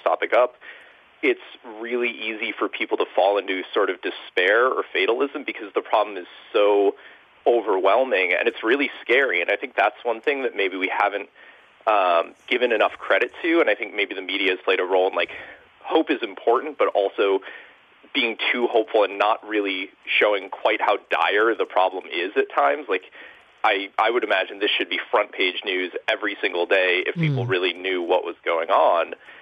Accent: Massachusetts, United States; But one thing I've noticed is that I'm from Massachusetts.

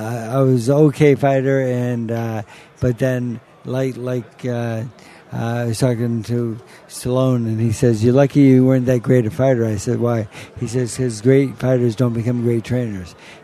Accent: Dedham, Massachusetts, United States; I'm from Dedham, Massachusetts.

